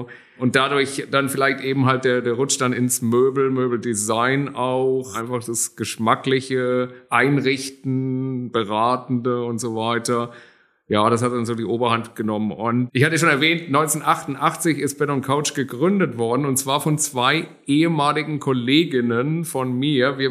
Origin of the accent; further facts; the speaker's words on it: Heidelberg, Baden-Württemberg, Germany; Ich bin tatsächlich gebürtiger Altstädter, damals noch im alten St. Elisabeth, unterhalb vom Schloss. Ein richtiger Neckarsume, sagt man auch.